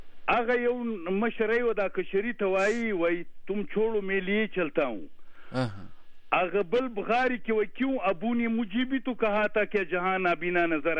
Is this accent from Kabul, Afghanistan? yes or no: no; Kandahar, Afghanistan; now in Pakistan; زه د افغانستان اوسیدونکو یم چې په افغانستان کې په بولدک ولسوالۍ کې علاقه کدنی دي